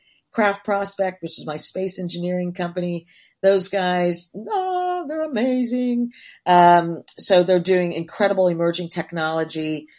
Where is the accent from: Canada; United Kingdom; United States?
United Kingdom; Shetland, Scotland; So, you know, I'm from Shetland